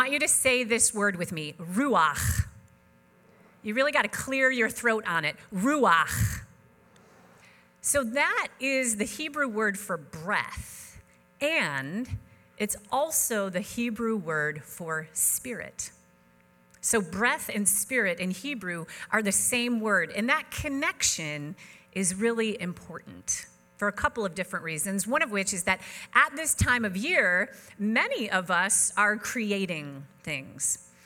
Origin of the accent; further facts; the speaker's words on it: New York, United States; being born and raised in Western New York, there is one thing that I really enjoy about the cold weather that we have this time of year.